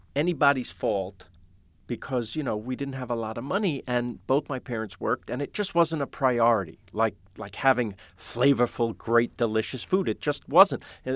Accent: New York, United States; I could have done it in New York. I'm from New York.

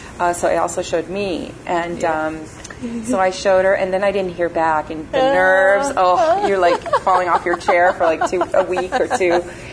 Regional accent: Hollywood, California, United States; And so I grew up in Hollywood, and my family very much encouraged the arts.

